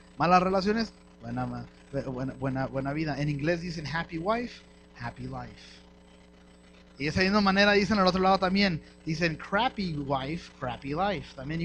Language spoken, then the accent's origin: Spanish; Mexico; Pero como buenos mexicanos nunca lo hacemos, ¿verdad?